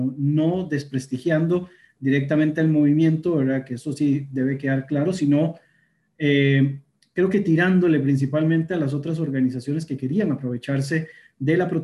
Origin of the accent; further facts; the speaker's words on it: Costa Rica; yo soy egresado del Liceo de Costa Rica